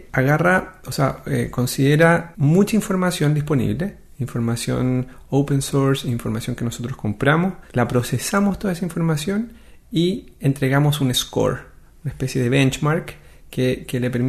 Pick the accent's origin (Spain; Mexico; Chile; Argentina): Chile; cuando yo digo que vengo de Chile, no es como que vengo de Zimbabue